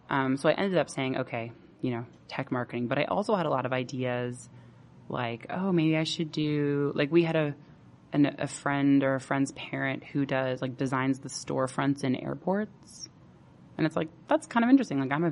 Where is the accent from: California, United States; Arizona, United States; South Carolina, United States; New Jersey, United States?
California, United States; I mean, I grew up in the Bay Area, but I'd never lived in San Francisco proper.